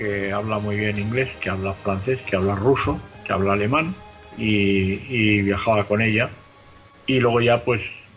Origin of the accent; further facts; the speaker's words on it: Spain; Yo salí de España, la primera vez que salí de España fue muy tarde, fue en el año 88.